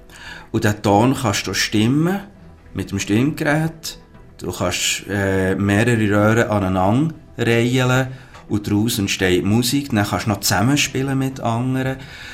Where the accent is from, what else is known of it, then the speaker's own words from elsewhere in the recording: Switzerland; also born or lived in Kolkata, India; Ich bin hier bei Schweizer Eltern aufgewachsen, bin adoptiert worden.